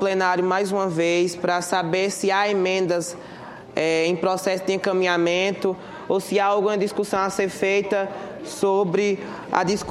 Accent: Paraíba, Brazil; Eu venho lá da Paraíba, a Paraíba do sertão nordestino, que tenta driblar a seca e suas implicações com a criatividade do povo nordestino, do povo paraibano.

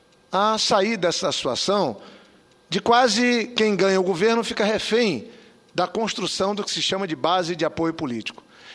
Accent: Acre, Brazil; E digo mais, eu sou do estado do Acre

